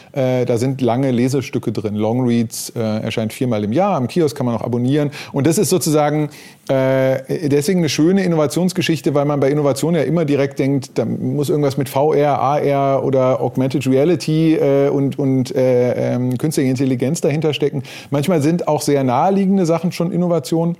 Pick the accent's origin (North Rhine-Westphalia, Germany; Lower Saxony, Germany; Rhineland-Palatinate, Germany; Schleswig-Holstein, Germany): North Rhine-Westphalia, Germany; born there; bin geboren im Ruhrgebiet